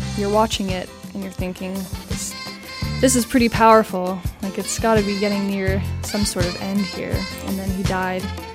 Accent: Prince Rupert, British Columbia, Canada; I'm from Prince Rupert, born and raised here

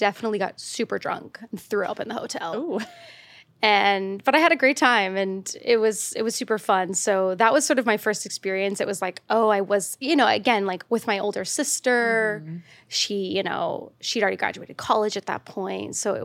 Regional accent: the South, United States; And I grew up in the South in the suburbs.

